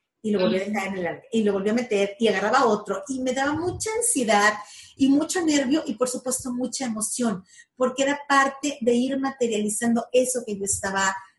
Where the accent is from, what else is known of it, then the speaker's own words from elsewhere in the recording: Veracruz, Mexico; yo no vivo en la misma ciudad de donde soy originaria, yo soy veracruzana.